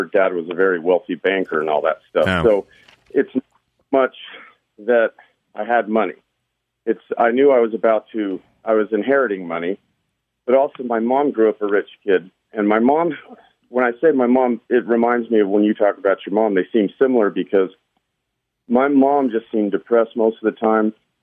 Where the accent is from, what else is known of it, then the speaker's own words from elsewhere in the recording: Salt Lake City, Utah, United States; First of all, I'm from Salt Lake City, and my kids live there, and I go back there and spend most of my time there.